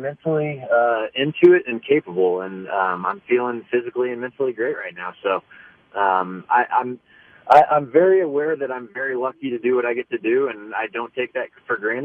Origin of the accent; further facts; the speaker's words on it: Kansas City, United States; especially in my hometown, in front of friends and family, and have as much success as we did while I was playing here.